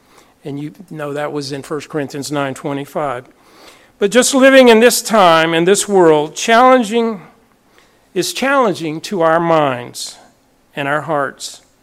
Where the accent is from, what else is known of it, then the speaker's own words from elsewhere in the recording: Tennessee, United States; You know, growing up in East Tennessee as a child and a teenager, one of the things I loved to do was go mountain climbing.